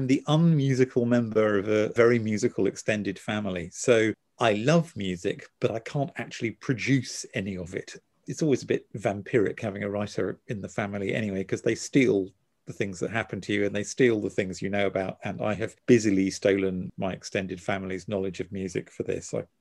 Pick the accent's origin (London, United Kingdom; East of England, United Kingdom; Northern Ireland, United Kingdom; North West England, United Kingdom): East of England, United Kingdom; Cambridge; I was born in what used to be Mill Road Maternity Hospital, about 100 yards from my latest cafe. So you could say I have made no progress at all escaping from Cambridge.